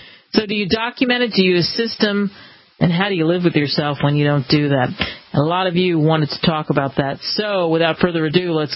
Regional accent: New York City, New York, United States; Originally, I am from New York City, and I have definitely used the subway in my lifetime.

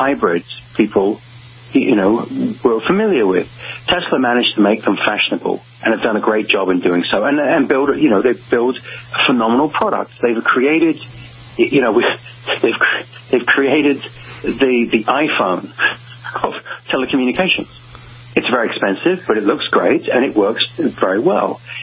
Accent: England, United Kingdom; And as an Englishman, I've always had a soft spot for 12-cylinder.

